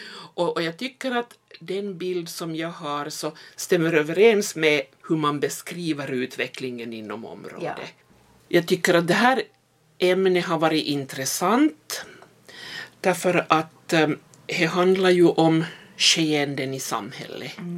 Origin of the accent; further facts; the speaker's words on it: Larsmo, Ostrobothnia, Finland; och är född och uppvuxen i Larsmo.